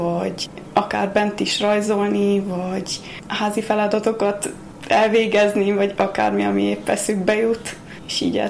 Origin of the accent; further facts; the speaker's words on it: Austria; born there; Én Ausztriában születtem, a szüleim erdélyi származásúak